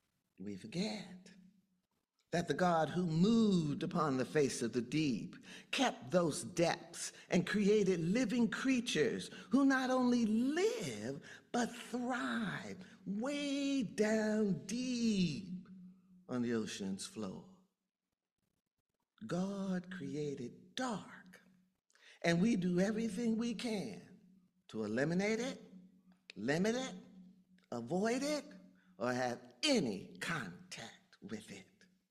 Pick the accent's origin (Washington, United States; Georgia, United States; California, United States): California, United States; Los Angeles; now in Collegeville, United States; I'm from Los Angeles, California. So Dad visited, and we were driving back to my house. I'm here in Collegeville, and it was night.